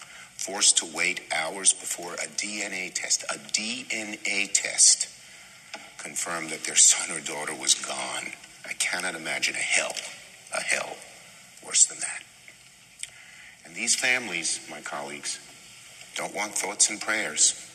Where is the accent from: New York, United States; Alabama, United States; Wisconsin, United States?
New York, United States; In my home state of New York, in the beloved city of Buffalo